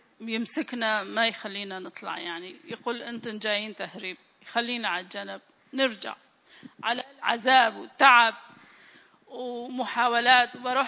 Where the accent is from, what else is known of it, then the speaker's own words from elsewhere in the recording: Syria; عرف أنه أنا سورية بس عم بحكي هيك